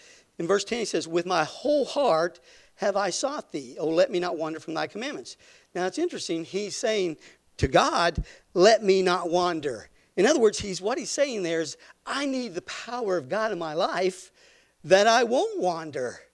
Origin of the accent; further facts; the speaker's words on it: Louisiana, United States; born there; also born or lived in Arkansas / Newfoundland / Texas / North Carolina; I was born in Louisiana, went to Arkansas, Newfoundland, Texas, and then back to North Carolina, and then finally here, and served in the service.